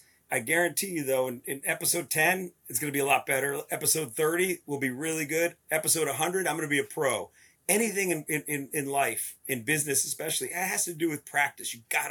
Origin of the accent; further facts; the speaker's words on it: Florida, United States; I grew up in South Florida, graduated high school with a 1.57, barely got through, had a lot of fun in high school